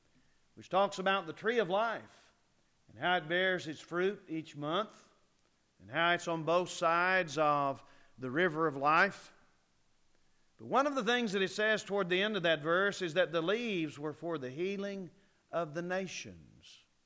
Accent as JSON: {"language": "English", "town": "Shawnee", "region": "Oklahoma", "country": "United States", "tie": "born or raised there", "also_born_or_lived": "Texas / Tennessee / Mississippi", "lives_now": "Edmond, United States", "said": "Home now is in Edmond, but I grew up in Shawnee, and I've lived in Texas, and I've lived in Tennessee, and I've lived in Mississippi."}